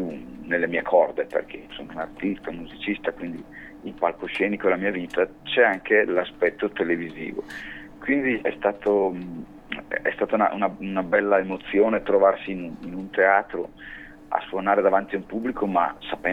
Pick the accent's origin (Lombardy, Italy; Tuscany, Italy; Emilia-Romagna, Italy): Lombardy, Italy; ero suonato in un locale qui nel mio paese, io abito in provincia di Brescia